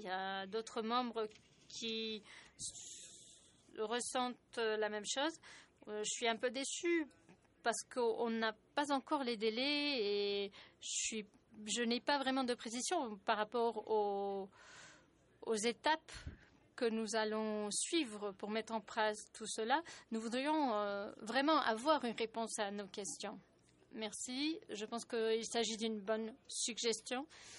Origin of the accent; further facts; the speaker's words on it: Italy; French is a second language; Moi, je suis italien et il me faut du café.